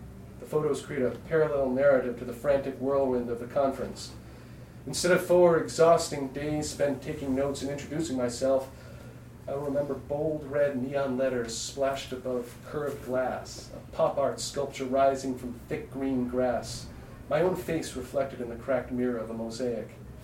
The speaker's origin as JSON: {"language": "English", "town": "New York City", "region": "New York", "country": "United States", "said": "I'm a New Yorker. This is home. I take the city for granted, as with anything familiar."}